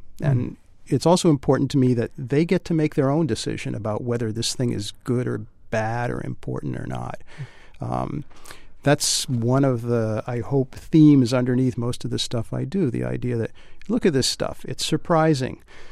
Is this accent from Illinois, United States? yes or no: no; Swampscott, Massachusetts, United States; also born or lived in Newburyport; I was born in Newburyport, and when I was about 8, we moved to Swampscott, which is not far away from here.